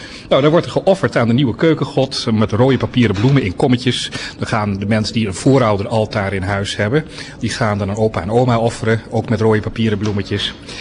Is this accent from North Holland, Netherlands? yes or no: no; Friesland, Netherlands; Zoals dat in Nederland op platteland ook nog wel gebeurt. Bij ons in Friesland doen ze dat nog.